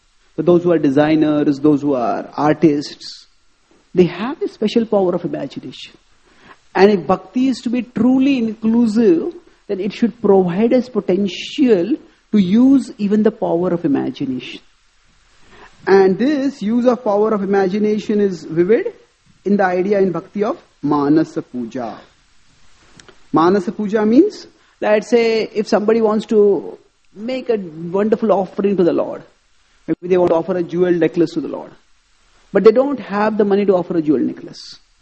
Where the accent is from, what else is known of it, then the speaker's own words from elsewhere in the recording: India; born there; I was born in India, therefore I am an Indian citizen.